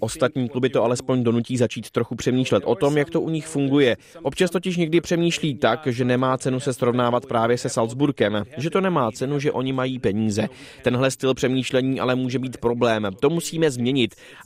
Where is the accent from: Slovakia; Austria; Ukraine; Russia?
Austria; Klagenfurt, Carinthia; Czech is a second language; tam u nás, odkud pocházím, v okolí Klagenfurtu